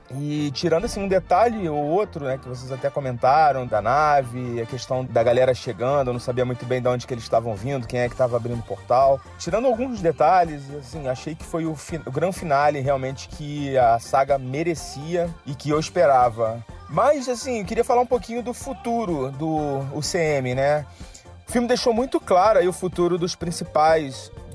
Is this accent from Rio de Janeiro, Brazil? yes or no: yes; Rio de Janeiro, Brazil; now in Santos, Brazil; Aqui quem tá falando é … do podcast Despachados. Eu sou do Rio, atualmente estou morando aqui em Santos.